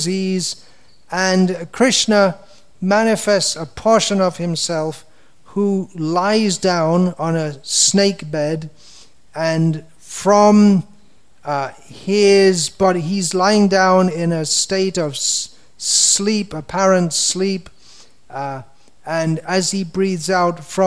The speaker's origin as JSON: {"language": "English", "region": "England", "country": "United Kingdom", "said": "I am an Englishman, I am almost 64 years old"}